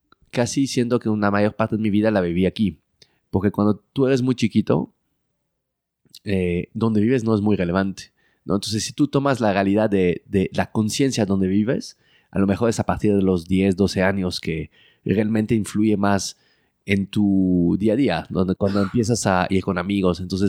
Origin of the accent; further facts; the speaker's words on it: Belgium; Pues crecí normal, o sea, en Bélgica todo bien hasta que Pues estudié la universidad en Bélgica